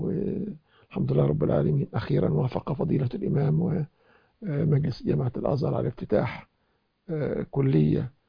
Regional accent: Egypt; أنني التحقت بالأزهر الشريف في بلدتي في أقصى الجنوب الغربي في مصر، في الواحات، في الوادي الجديد

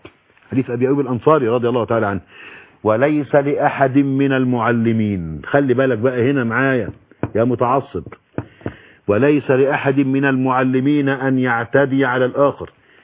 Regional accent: Shibin El Kom, Monufia Governorate, Egypt; born there; فمرة دعيت الى بلدي مسقط رأسي. أنا ولدت هناك في شبين الكوم.

